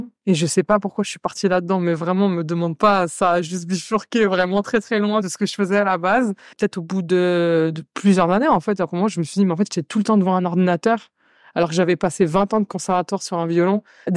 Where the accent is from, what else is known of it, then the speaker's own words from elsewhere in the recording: France; now in Montreal, Canada; Oui, je suis française.